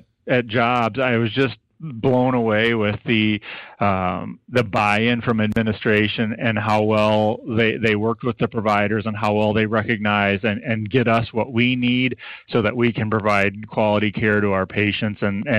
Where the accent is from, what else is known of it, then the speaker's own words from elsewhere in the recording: Lena, Illinois, United States; I growing up in Lena, I really didn't know anything about the hospital in Galena